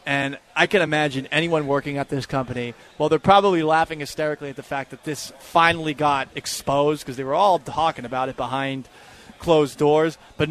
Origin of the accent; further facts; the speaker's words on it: Hanover, Massachusetts, United States; this guy is from my hometown, Hanover, Massachusetts.